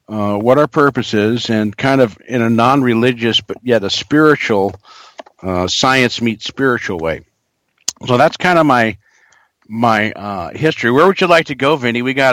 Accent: San Francisco, California, United States; born there; Born in San Francisco, been to Perth 5 or 6 times, have a lot of cousins down there.

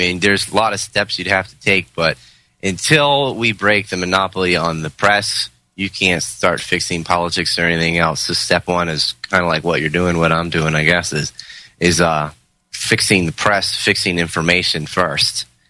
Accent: United States; now in Japan; Well, I'm an expatriate. I'm an American living in Japan, working out here, teach economics

